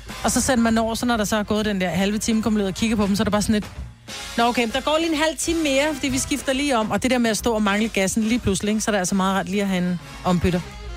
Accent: Jutland, Denmark; jeg er fra Jylland, så jeg ved godt, hvad du mener.

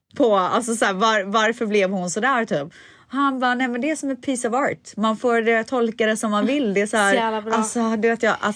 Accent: Sweden; jag är svensk.

